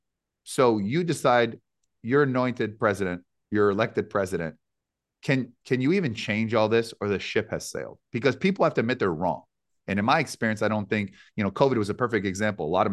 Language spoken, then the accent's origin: English; Canada; now in United States; and I'm originally from Canada. So I looked up, you know, I always tell people I was born in Canada, made in America.